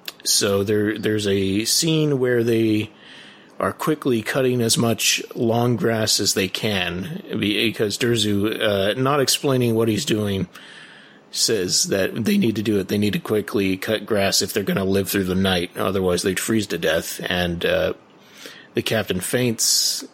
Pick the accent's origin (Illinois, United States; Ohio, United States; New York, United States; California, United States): California, United States; obviously I'm from Southern California, I don't really know what snow sounds like